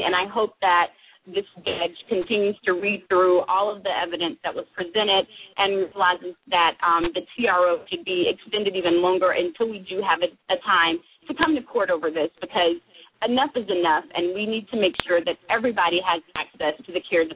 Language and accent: English; Alabama, United States; also born or lived in Columbus, Georgia; I grew up in a very rural area. I was born in Columbus because the little town that I grew up in Alabama, didn't have a hospital.